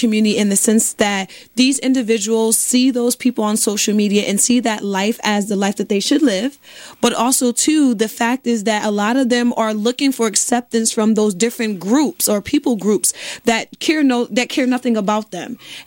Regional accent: Bridgeport, Connecticut, United States; I'm from Bridgeport, mm-hmm. and I know we're all from different areas

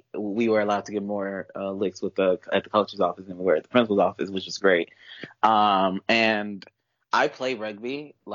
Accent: the South, United States; But I grew up in the South. And in the South, coaches were allowed to paddle you, and that happened to me.

